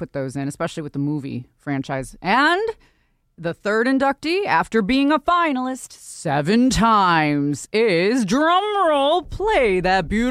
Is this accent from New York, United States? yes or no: yes; Buffalo, New York, United States; I'm from Buffalo, so it's kind of like promoting a little close to home.